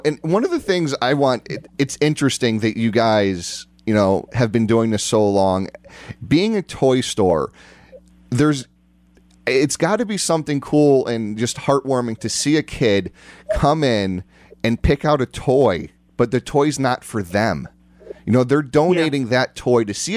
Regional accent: New Britain, Connecticut, United States; I mean, I grew up in New Britain a little bit back in the day.

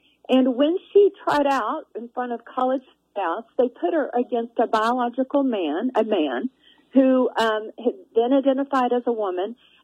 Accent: Appalachia, United States; You know, I grew up in Appalachia. I'm a preacher's kid from Appalachia, and I grew up in a family that sometimes we had to put groceries back if we didn't have enough money to pay for it.

